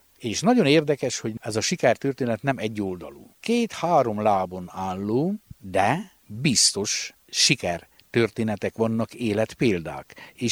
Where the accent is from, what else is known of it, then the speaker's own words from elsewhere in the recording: Homoród Karácsonyfalva, Harghita, Romania; moved away; Elrajoztunk Homorod Karácsonyfalváról, és én legalábbis úgy érzem, hogy valamit vissza kell hozzak szülőfalumnak